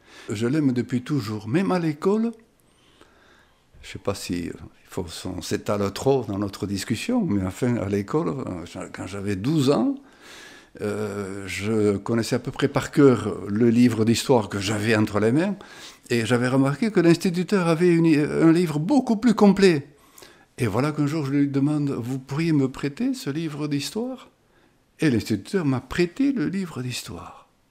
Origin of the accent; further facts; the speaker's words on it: Briscous, Nouvelle-Aquitaine, France; born there; Je suis né à Briscousse en 1942, il y a déjà un certain bout de temps là. Et puis je me suis marié à 26 ans à Saint-Pé-sur-Nivelle et depuis je suis là-bas. D'abord, je suis fils de paysan.